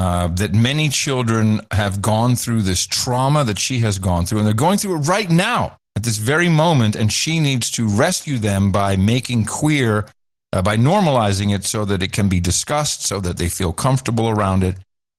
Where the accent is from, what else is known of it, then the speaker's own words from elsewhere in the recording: Amsterdam, North Holland, Netherlands; I grew up in Amsterdam in the 70s, very liberal.